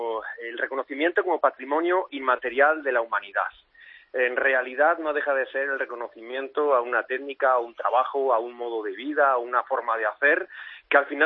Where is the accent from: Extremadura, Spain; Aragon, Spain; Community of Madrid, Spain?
Aragon, Spain; Calatorao; now in Talavera de la Reina, Spain; Yo soy de Calatorao, un pueblecito de la provincia de Zaragoza.